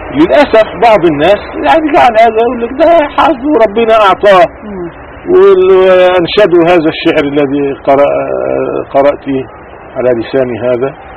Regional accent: Egypt; وجدنا الذين يملكون الالاف من الافدنة في قريتنا وفيما حولها وفي مصر بصفة عامة

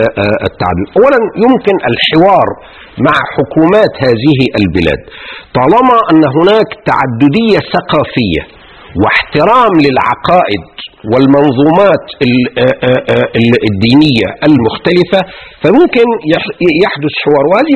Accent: Egypt; إحنا عندنا في مصر ظهر في الأربعينيات القرن العشرين طبقة

